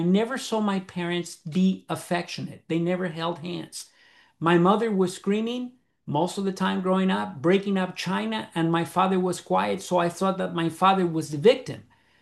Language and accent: English; Caracas, Capital District, Venezuela; growing up in Caracas, Venezuela?